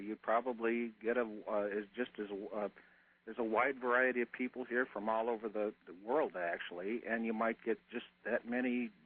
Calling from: Phoenix, Arizona, United States; I'm calling from Phoenix.

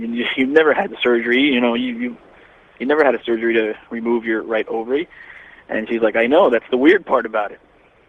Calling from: Orlando, Florida, United States; I'm calling from Orlando, Florida, listening to you on 540 WFLF.

